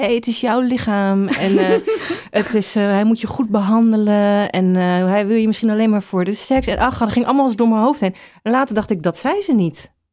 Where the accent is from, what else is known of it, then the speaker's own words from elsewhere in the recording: The Hague, South Holland, Netherlands; ik kom uit Den Haag